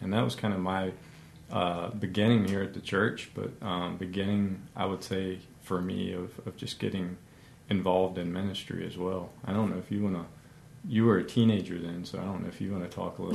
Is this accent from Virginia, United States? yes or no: yes; Elkton, Virginia, United States; I grew up not too far from the church here. I grew up in Elkton, Virginia, and my dad was a pastor most of my childhood.